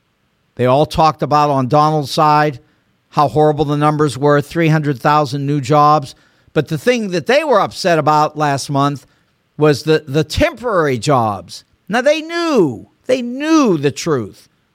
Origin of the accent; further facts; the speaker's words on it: United States; because this is the United States of America, and because I'm an American.